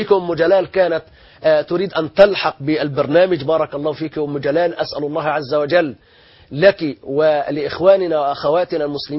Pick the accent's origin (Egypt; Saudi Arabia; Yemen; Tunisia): Egypt; بلادنا مصر